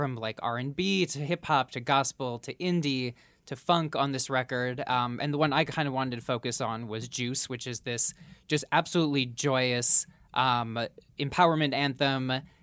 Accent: Minneapolis, Minnesota, United States; she's from my hometown, Minneapolis.

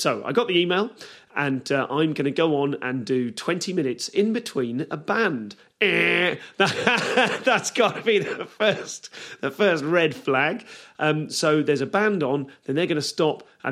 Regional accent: Leamington Spa, West Midlands, United Kingdom; because I grew up in Leamington Spa, which is a little town in the West Midlands.

